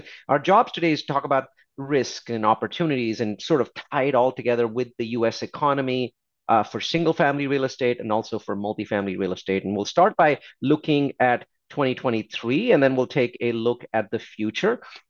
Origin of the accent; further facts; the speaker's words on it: India; now in United States; My mission in life has been to contribute to my adopted country. I came here from India.